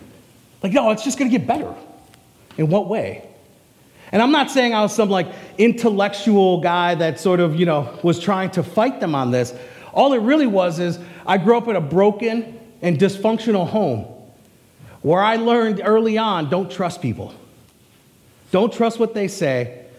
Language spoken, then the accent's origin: English; Texas, United States; born there; also born or lived in Uganda / Russia / Canada; I was born in Texas. My family moved up here when my dad got a job at General Mills and Power Packaging